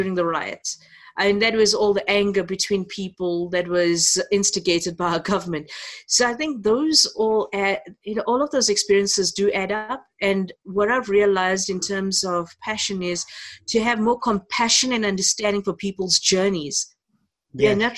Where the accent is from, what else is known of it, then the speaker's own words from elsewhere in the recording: South Africa; I'm of Indian descent, but I'm the fourth generation Indian, never been to India, mm-hmm. born in South Africa, acclimatized through the entire apartheid system and the segregation of communities in this country